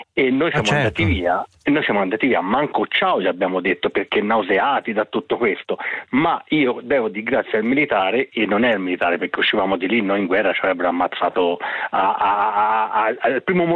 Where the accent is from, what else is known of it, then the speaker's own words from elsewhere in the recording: Montepulciano, Tuscany, Italy; Io sono da Montepulciano